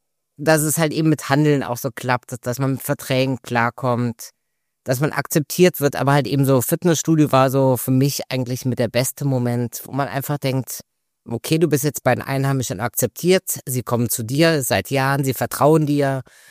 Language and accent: German; Wuppertal, North Rhine-Westphalia, Germany; ich komme aus Wuppertal ursprünglich, von Wuppertal nach Mallorca bin ich innerhalb von 2,5, 3 Stunden.